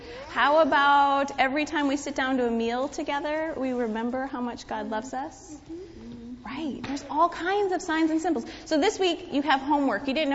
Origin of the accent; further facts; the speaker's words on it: Michigan, United States; But it doesn't happen around here. It just happens where I grew up in Michigan. Water doesn't freeze like that here.